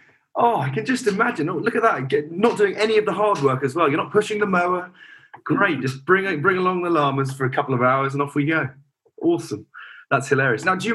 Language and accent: English; London, United Kingdom; I'm from London, or in England.